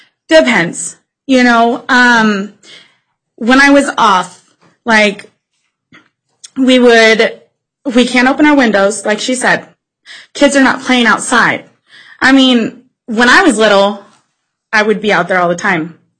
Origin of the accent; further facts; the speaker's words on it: Dayton, Ohio, United States; I've seen it worse, where I'm coming from Dayton, and our whole area, even further down, is just smoke.